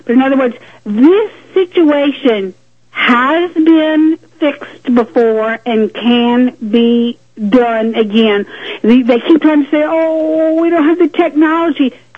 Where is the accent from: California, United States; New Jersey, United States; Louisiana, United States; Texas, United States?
Louisiana, United States; I'm from South Louisiana